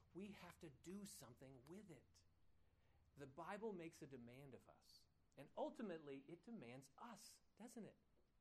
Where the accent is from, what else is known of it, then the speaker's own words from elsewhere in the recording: United States; you think about aspects of being an American, that we don't even see the blind spots in our culture.